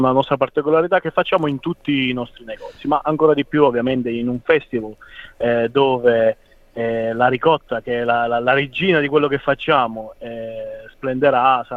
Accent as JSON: {"language": "Italian", "region": "Abruzzo", "country": "Italy", "tie": "born or raised there", "said": "Io ovviamente ho la fortuna di essere, io sono abruzzese, quindi nel senso sono cresciuto in Italia mangiando cannoli di tutti i tipi"}